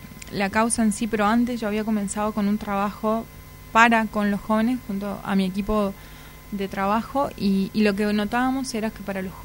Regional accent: Argentina; como argentinos

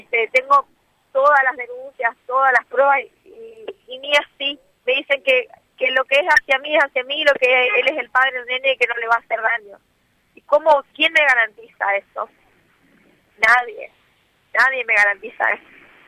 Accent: Posadas, Misiones, Argentina; Si yo soy de Posadas Misiones, sí.

